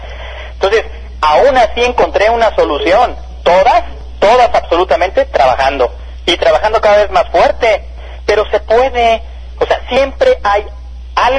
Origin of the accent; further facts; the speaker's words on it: Mexico; lo que podemos como mexicanos hacer.